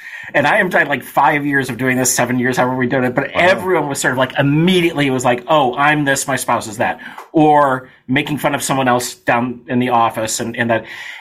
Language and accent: English; Kenilworth, Illinois, United States; So I grew up in Kenilworth, Illinois, which at that time was the wealthiest suburb in America. So a lot of old school Republican money. And we were the first, or close to the first, Democrats and Irish Catholics in there.